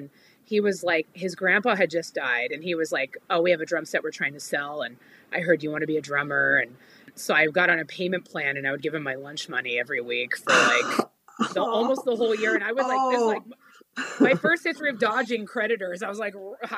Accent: Garden Grove, California, United States; what's interesting about Orange County is like growing up in Garden Grove, it is like people outside of Orange County think that it's all like rich, white, fancy people that live in OC.

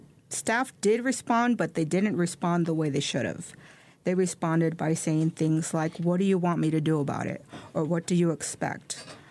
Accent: Los Angeles, California, United States; born there; I was born in Boyle Heights. I was born to teenage parents.

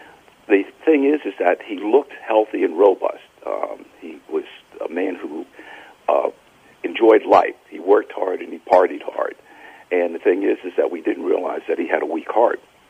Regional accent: Bronx, New York, United States; I was the oldest of four children, and I grew up in the Bronx, New York.

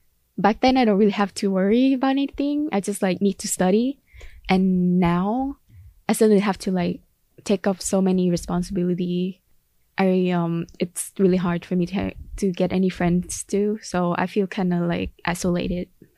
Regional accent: Ho Chi Minh City, Vietnam; I was born in Vietnam, specifically Ho Chi Minh City. I'm currently a full-time student, and my preferred pronoun is she, her. I grew up in Ho Chi Minh City. I would say it's like an urban

